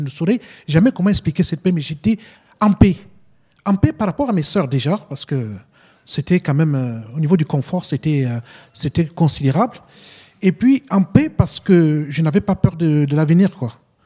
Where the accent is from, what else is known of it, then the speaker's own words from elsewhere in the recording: Paris, Île-de-France, France; Je viens aussi de Paris, hein